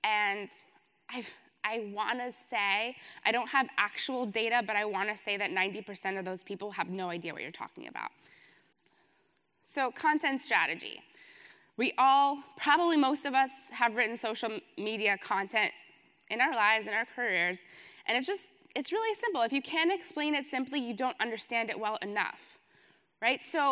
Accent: New York City, New York, United States; I'm from New York City, so it feels like it's, 11 o'clock for sure.

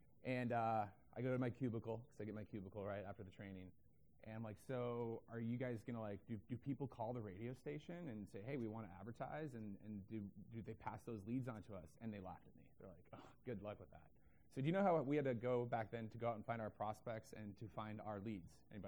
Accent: San Diego, California, United States; I'm from San Diego.

